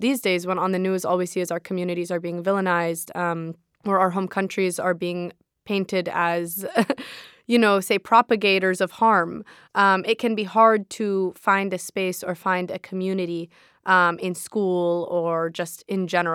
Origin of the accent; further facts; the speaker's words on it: San Diego, California, United States; When I was growing up in San Diego, El Cajon was known as Little Baghdad.